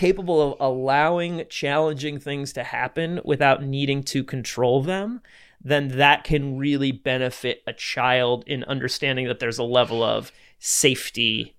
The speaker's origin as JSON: {"language": "English", "region": "Scotland", "country": "United Kingdom", "said": "I'm Scottish."}